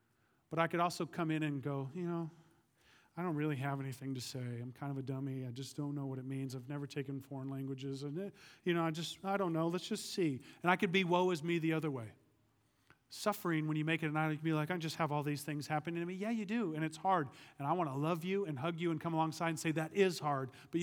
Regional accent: Oklahoma, United States; one of the things I loved about storms growing up in Oklahoma, because we had some doozies, was sitting on the porch with my dad.

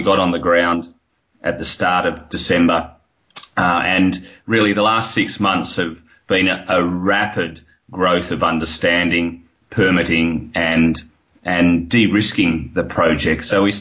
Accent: Australia; accent: Australian; You can hear my accent. It's Australian.

